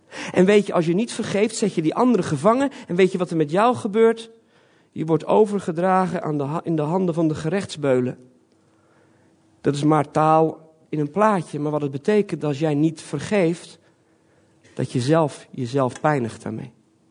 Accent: Belgium; born there; also born or lived in Friesland; Ik ben opgegroeid in een christelijk gezin. Mijn ouders zijn zendelingen naar België gegaan. Daarom ben ik in België geboren. Dus voor Friesland had ik nog België.

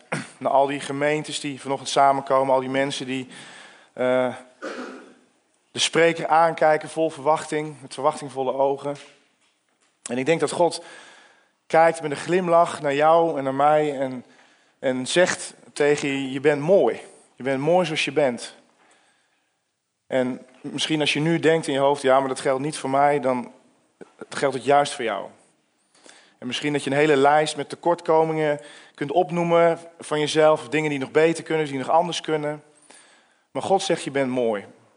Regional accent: Veenendaal, Utrecht, Netherlands; Ik kom uit Veenendaal, we hebben 4 kinderen.

